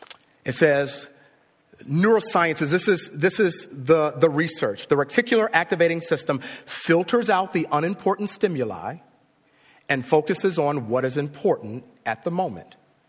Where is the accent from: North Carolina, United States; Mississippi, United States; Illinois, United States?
Illinois, United States; Chicago; Like I grew up in Chicago and I had friends that lived near the L train.